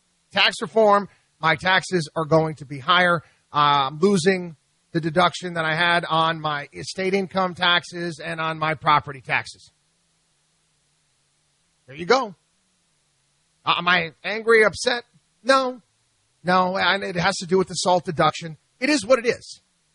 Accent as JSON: {"language": "English", "town": "Albany", "region": "New York", "country": "United States", "tie": "born or raised there", "said": "Again, I grew up in Albany, New York. And there's a state office building every 5 feet."}